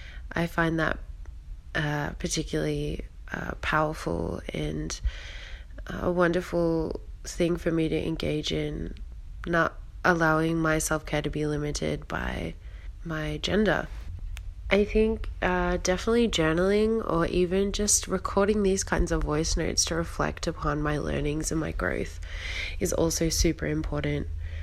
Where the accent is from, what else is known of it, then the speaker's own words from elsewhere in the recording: Australia; I am from Australia